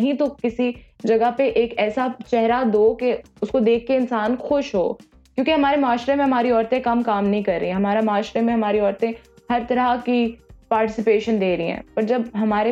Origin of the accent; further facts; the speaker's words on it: Pakistan; English is a second language; now in Cardiff, United Kingdom; I am from Pakistan and I'm doing my master's from Cardiff University